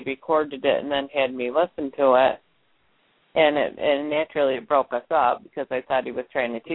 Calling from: New York, United States; I'm calling from New York.

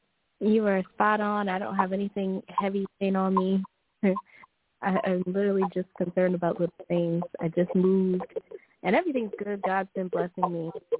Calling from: New Orleans, Louisiana, United States; from New Orleans.

